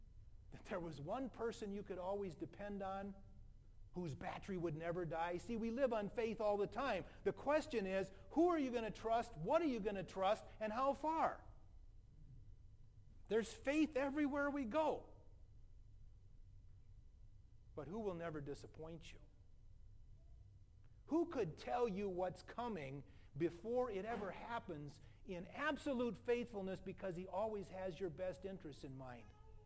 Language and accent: English; Northeast, United States; accent: Yankee; Until I started to notice that in certain parts of the country where they recognize my Yankee accent, they'd get this little smirk on their face